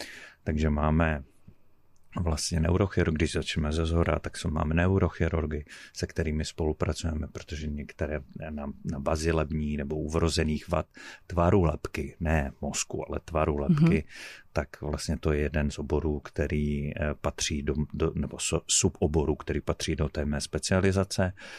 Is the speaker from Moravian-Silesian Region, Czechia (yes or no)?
yes; Havířov, Moravian-Silesian Region, Czechia; já pocházím z Havířova a v Havířově byl takový program fluoridace vody.